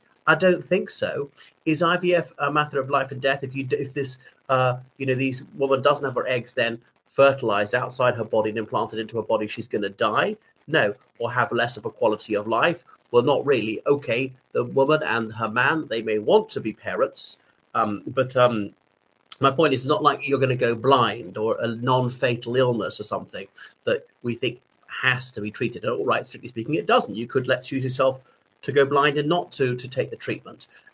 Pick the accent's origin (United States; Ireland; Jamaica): Ireland; from Ireland.